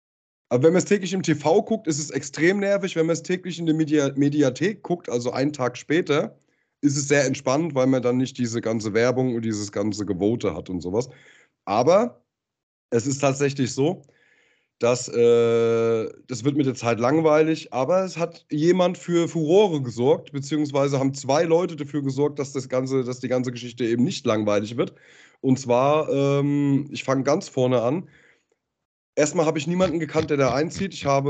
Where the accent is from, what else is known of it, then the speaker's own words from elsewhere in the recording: East Germany, Germany; Ich bin halt Ossi, wir haben keine Gläser, wir saufen immer aus der Flasche.